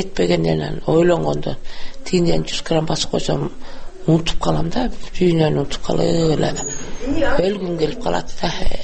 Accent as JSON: {"language": "Kyrgyz", "town": "Naryn", "region": "Naryn Region", "country": "Kyrgyzstan", "tie": "born there", "said": "62 жылкымын, эки нарында төрөлгөм"}